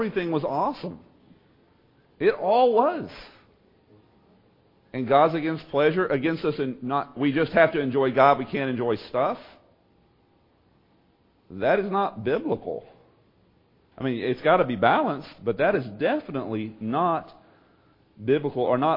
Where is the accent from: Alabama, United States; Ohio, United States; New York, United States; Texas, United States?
Texas, United States; I grew up in East Texas with a lot of Pentecostals.